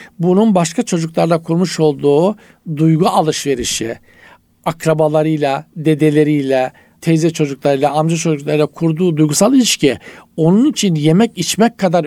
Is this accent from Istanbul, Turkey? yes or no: no; Trabzon, Turkey; also born or lived in Rize; O zaman Rize'nin Çayır ilçesinde oturuyoruz. Allah'a şükür Trabzonluyum da.